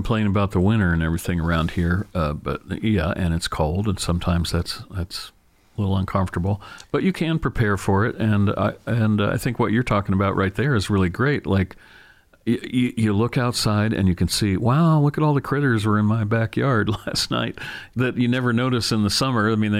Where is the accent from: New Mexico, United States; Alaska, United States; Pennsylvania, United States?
Pennsylvania, United States; Bloomsburg; also born or lived in Paterson, New Jersey; Yeah, I grew up in North Central, which was right on the Susquehanna River in a town called Bloomsburg.